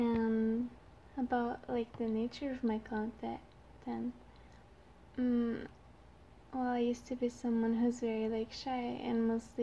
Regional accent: Canada; first language French; English is a second language; I'm from Canada. Some people wonder about my accent. It's actually because my first language is French.

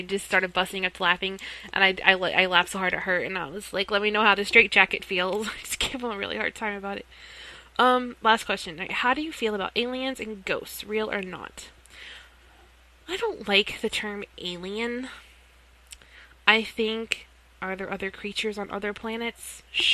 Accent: the South, United States; And I say, I'm from the South, so I say, bless their heart.

